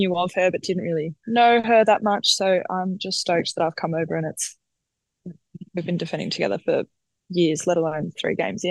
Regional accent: Australia; People think just because we're both Australian that we've defended together before

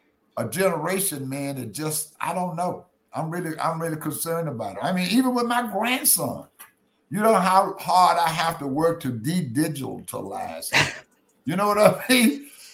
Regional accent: Texas, United States; Because I come from a rural part of the country. I come from East Texas and farm country.

